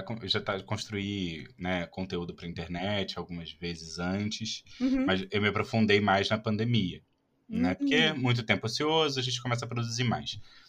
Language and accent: Portuguese; Rio de Janeiro, Brazil; Não, eu sou do Rio.